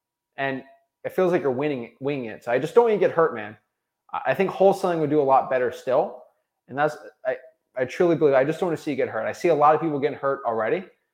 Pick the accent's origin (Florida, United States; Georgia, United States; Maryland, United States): Florida, United States; I'm from Florida.